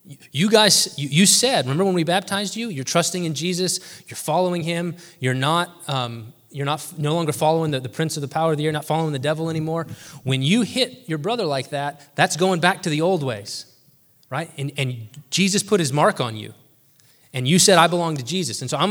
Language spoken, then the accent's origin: English; the South, United States; I grew up in the South. Parnell's gonna know what I'm talking about.